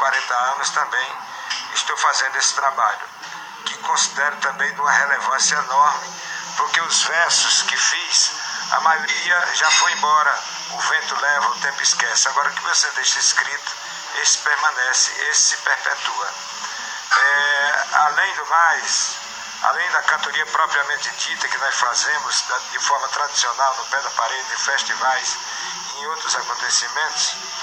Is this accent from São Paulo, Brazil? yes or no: no; Cedro, Ceará, Brazil; Eu sou da região, né? Eu sou do município de Cedro, e tudo que se inclui aqui com essa região me pertence.